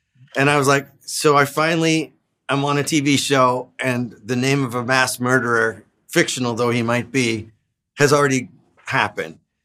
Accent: Canada; Because as a Canadian, I couldn't believe that it was K-A-U-P-H-Y.

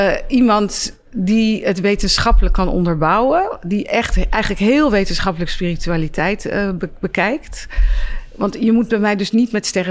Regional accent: Amsterdam, North Holland, Netherlands; Ik ben opgevoed in Oud-Zuid. Mijn vader is Armeens

